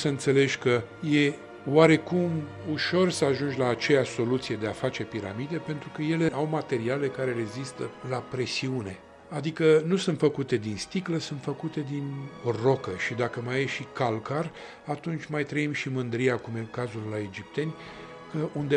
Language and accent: Romanian; Romania; pe mine scrie, sunt român. Ce aș putea eu să fiu altceva? Cultura mea, la bază, este românească. Profesorii mei au fost români.